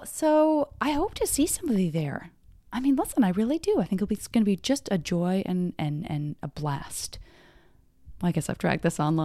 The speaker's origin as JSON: {"language": "English", "town": "Tucson", "region": "Arizona", "country": "United States", "said": "I'm from Tucson."}